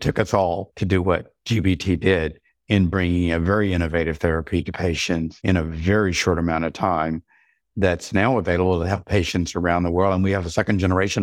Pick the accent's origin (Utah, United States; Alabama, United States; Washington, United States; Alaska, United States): Alabama, United States; As many people know, I grew up on a farm in Alabama. Born in 1959.